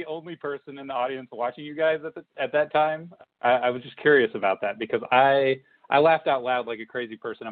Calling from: Kansas City, Missouri, United States; Hey, guys. I'm in Kansas City.

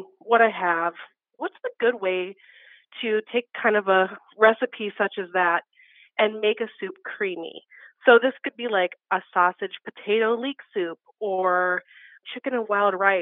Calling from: Wausa, Nebraska, United States; I am calling from Wausau, Nebraska, which is a booming metropolis of about 600 people, located in the northeast corner of the state.

